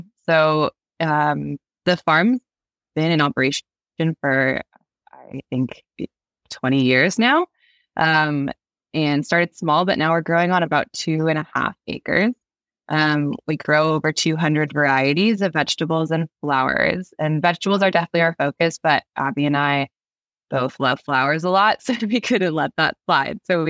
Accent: California, United States; I'd say for me, I grew up in California and I'd have to say the ocean.

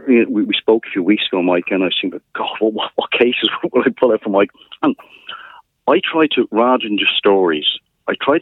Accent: Dublin, Leinster, Ireland; growing up in Dublin near Dublin Airport

